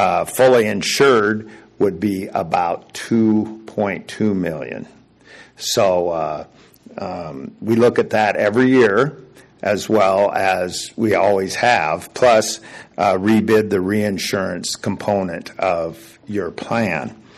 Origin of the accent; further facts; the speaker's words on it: Lincoln, Nebraska, United States; I'm actually from Lincoln.